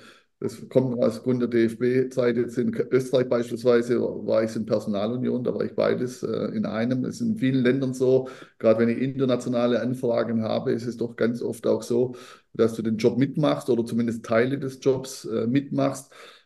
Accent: Baden-Württemberg, Germany; Was ich als Schwabe hier in Stuttgart schon von Nordlichtern hier in Stuttgart gehört habe

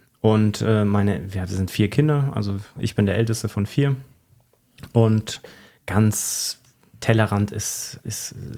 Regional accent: Bavaria, Germany; Aus dem Allgäu. Also ich bin aufgewachsen im Allgäu. Bin über Umwege jetzt auch wieder im Allgäu, aber da kommen wir noch gleich zu. Mhm. Und so ein typischer Landbursche.

